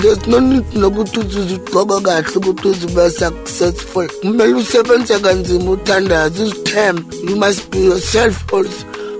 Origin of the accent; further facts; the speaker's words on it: South Africa; this is South Africa and I am proudly South African.